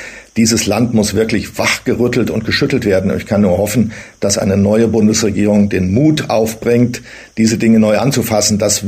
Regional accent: Thuringia, Germany; born there; Ich bin ja in Thüringen geboren und zwar 1951.

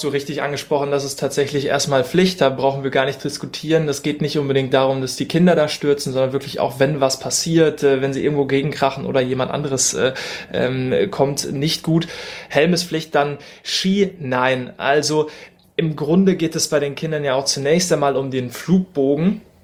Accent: North Rhine-Westphalia, Germany; Ich komme auch aus Mitteldeutschland, wie ihr hört, also Sauerland.

